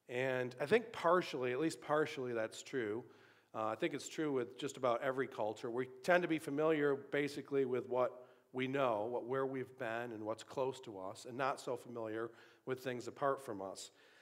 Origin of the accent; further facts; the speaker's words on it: Sanborn, New York, United States; Even in, within Buffalo, I grew up in Sanborn, and then after I was married, we had a house in the town of Tonawanda